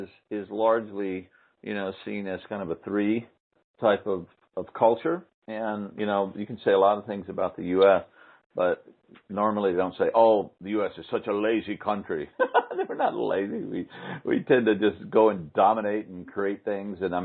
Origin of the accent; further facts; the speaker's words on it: Utah, United States; you know, we come from Utah, and it's very, especially in the county we live in, it's very Mormon dominated.